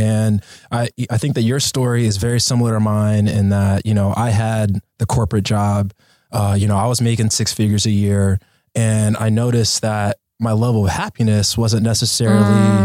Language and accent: English; Los Angeles, California, United States; You know, for me, growing up in Los Angeles, I've lived in all different kinds of neighborhoods. Originally was born or lived in like the Gardena area, moved to Hollywood, and then, you know, kind of moved to the West Side later in life in like Santa Monica and the Palisades area.